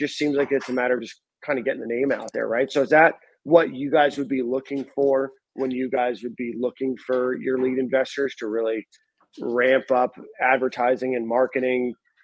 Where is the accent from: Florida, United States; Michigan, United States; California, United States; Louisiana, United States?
Florida, United States; Like, I grew up in South Florida. Like, there's not even a farm within 50 miles of my parents' house, like a real farm.